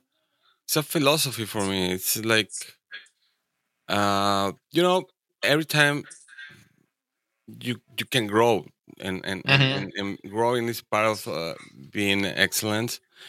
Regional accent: Mexico; moved away as an adult; now in Canada; Well, I'm originally from Mexico, like you say, and I'm now based in Canada.

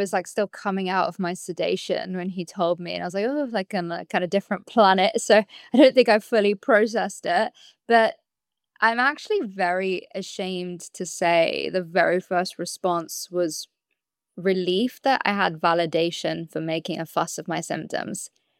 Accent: United Kingdom; running to the loo, as we like to say as a Brit

